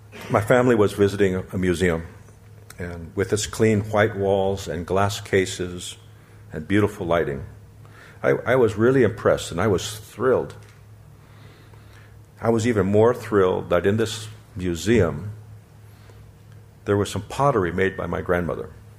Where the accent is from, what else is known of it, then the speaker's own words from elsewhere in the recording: Zuni, New Mexico, United States; So I come from Zuni, New Mexico, in the southwest U.S., and it is a place that's very dry, very, very dry.